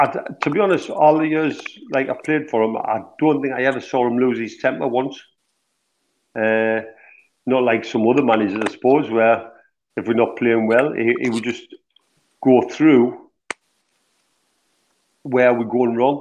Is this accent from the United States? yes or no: no; Sunderland, North East England, United Kingdom; I'm from Sunderland originally, yeah.